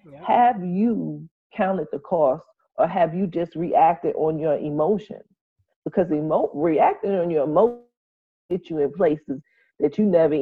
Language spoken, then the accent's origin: English; United States; No, I'm an American